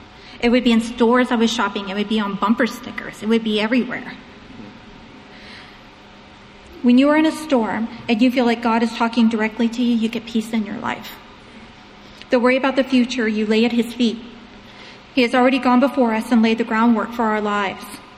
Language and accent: English; Florida, United States; Neither of us was committed to a church here in Virginia, being I'm from Florida, and my husband Mike is from West Virginia.